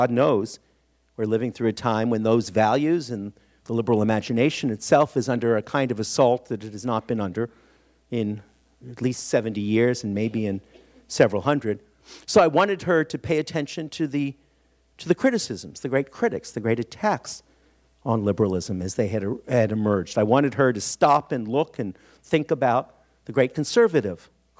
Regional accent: Philadelphia, Pennsylvania, United States; I feel it every time I come back here to my hometown of Philadelphia, and I witness small transformations, and I resist them.

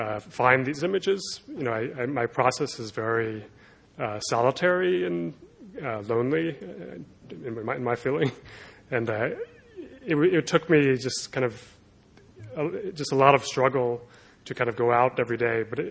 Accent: Philadelphia, Pennsylvania, United States; And I guess because I grew up in Philadelphia, it seemed like an obvious place to start working again.

